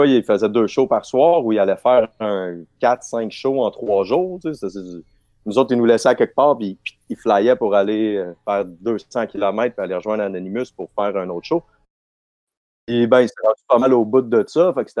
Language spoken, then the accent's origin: French; Quebec, Canada; c'est à Stoke, en Estrie, un petit village vraiment pas loin de mon village natal.